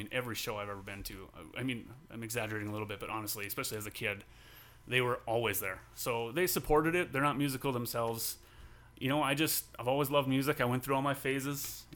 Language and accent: English; Pekin, North Dakota, United States; I'm from Pekin, North Dakota.